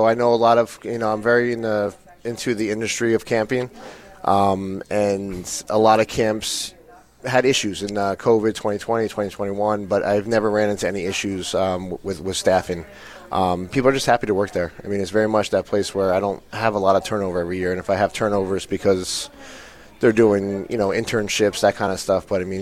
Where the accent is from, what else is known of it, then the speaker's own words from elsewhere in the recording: New York, United States; moved away as an adult; now in New Haven, United States; From New York originally.